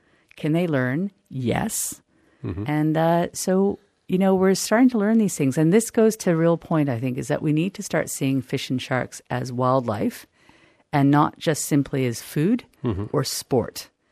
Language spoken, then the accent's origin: English; Canada; I'm Canadian, so we've demonstrated that with cod